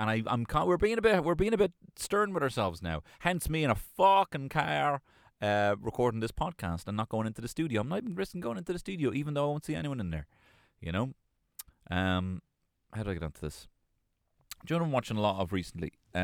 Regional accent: Ireland; No, it would be a posh, the Queen's English, but I'm also Irish.

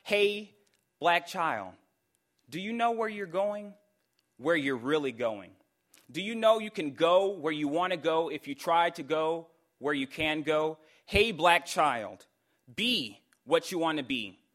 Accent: Louisiana, United States; When growing up in Louisiana with my grandmother, I was called many names

